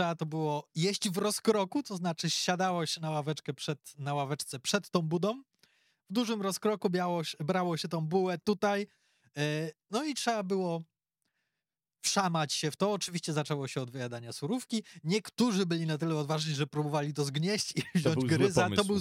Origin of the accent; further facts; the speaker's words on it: Łódź, Łódź Voivodeship, Poland; przepraszam, ja muszę tutaj to powiedzieć jako rodowity łodzianin